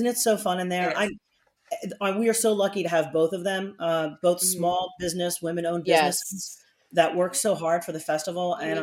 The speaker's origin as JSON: {"language": "English", "town": "Philadelphia", "region": "Pennsylvania", "country": "United States", "tie": "born or raised there", "said": "I grew up in Philadelphia."}